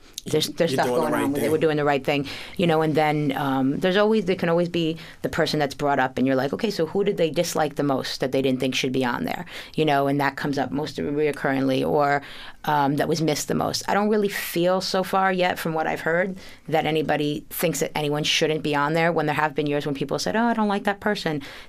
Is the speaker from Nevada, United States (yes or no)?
no; New York, United States; As a white girl growing up in New York and upstate New York, it was, like … you know?